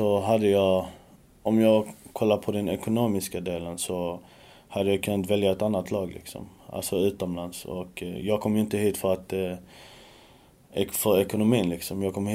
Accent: Helsingborg, Skåne, Sweden; Sen kommer jag från Helsingborg också.

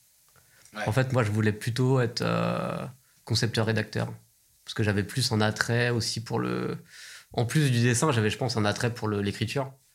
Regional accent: Île-de-France, France; J'ai grandi dans le 93 aussi.

